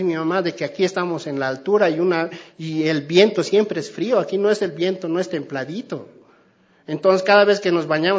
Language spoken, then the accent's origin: Spanish; Chuquisaca, Bolivia; born there; Chuquisaca, en un pueblo, Tangamandapio, no mentira. He nacido ahí en un pueblito. Es lindo, me gusta mucho mi pueblo.